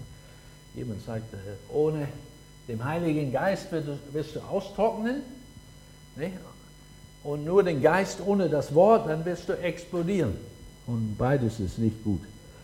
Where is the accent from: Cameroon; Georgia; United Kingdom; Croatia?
United Kingdom; England; German is a second language; Nee, ich bin ein Engländer, ich höre die Bibel an auf Englisch.